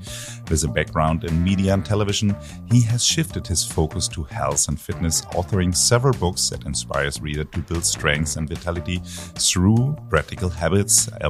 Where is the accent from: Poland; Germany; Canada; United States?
Germany; Hamburg; And I'm from Hamburg. And in Hamburg, we have something that's called Franzbrötchen.